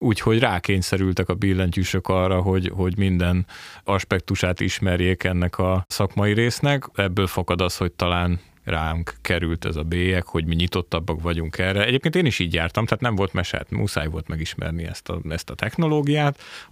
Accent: Zalaegerszeg, Zala, Hungary; Most én Zalaegerszegről jövök

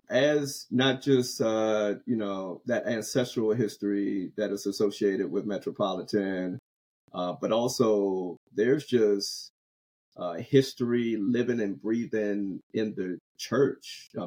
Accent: Washington, D.C. metro area, United States; I'm from the D.C. metro area, which we affectionately call the DMV, which is inclusive of Washington, D.C., Northern Virginia, and Maryland.

